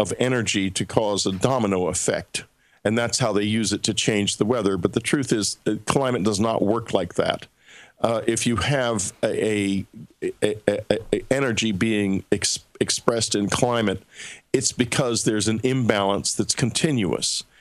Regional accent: Texas, United States; I've known Rick Perry's, being a Texan, I've known Rick Perry's political career for years

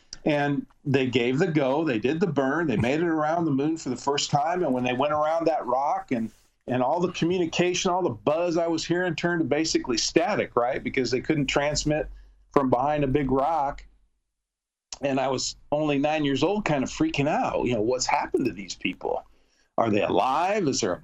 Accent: Ashland, Nebraska, United States; And so in my hometown of Ashland, Nebraska, a very small town in the southeast corner of the state

